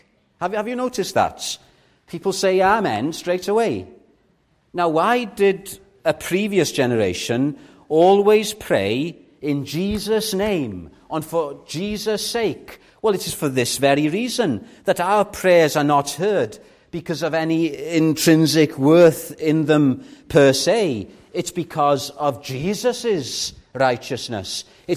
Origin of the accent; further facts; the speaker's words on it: Wales, United Kingdom; Maybe as Welsh people, we tend to equate saying to the Lord how bad things are to great spirituality.